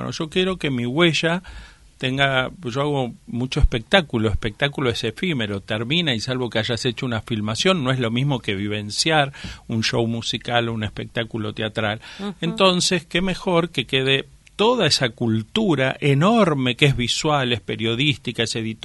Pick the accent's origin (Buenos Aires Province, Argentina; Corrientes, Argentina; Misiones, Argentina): Buenos Aires Province, Argentina; Villa Ballester; Yo vivía en Villa Ballester, nací en el Gran Buenos Aires, y por lo tanto iba a un colegio en mi barrio. Era un barrio humilde, y de antiguamente de quintas, gran parte colonizado antiguamente por familias alemanas y después por una gran inmigración italiana